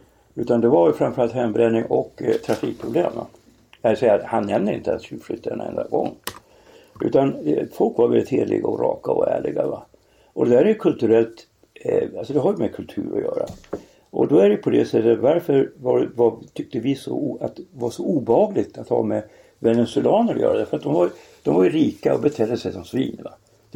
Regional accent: Norrland, Sweden; som i Norrland där jag växte upp.

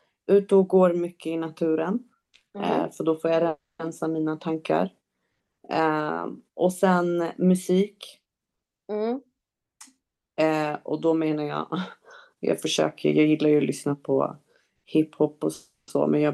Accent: Rinkeby, Stockholm County, Sweden; Det spelar ingen roll vart du kommer ifrån. Jag är uppväxt i Rinkeby.

